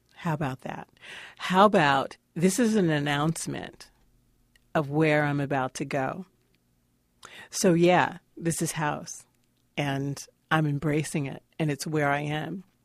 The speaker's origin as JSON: {"language": "English", "town": "Philadelphia", "region": "Pennsylvania", "country": "United States", "said": "I am from Philly. So, you know, people expect a certain level of innovation."}